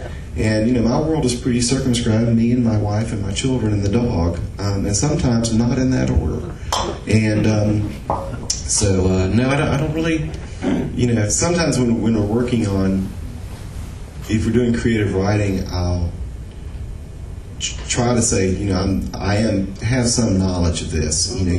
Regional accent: Ocala, Florida, United States; born there; As Tracy mentioned, I was born in Ocala, Florida.

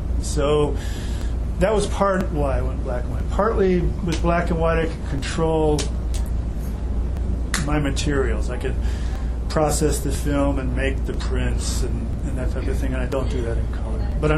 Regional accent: Michigan, United States; but I grew up in Michigan, and it's flat.

